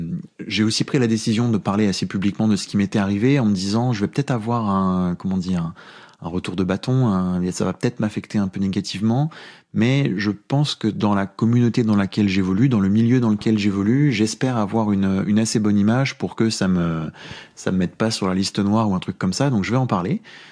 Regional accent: France; accent: franchouillard; Donc c'était entre mon accent franchouillard et puis ça c'était.

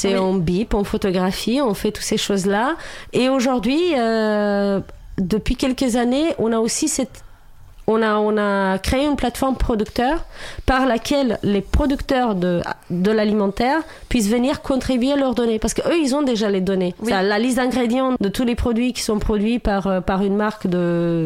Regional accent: Romania; moi je viens de Roumanie, à la base, je suis roumaine. D'ailleurs, j'aime bien dire que je suis roumaine plutôt que je viens de Roumanie.

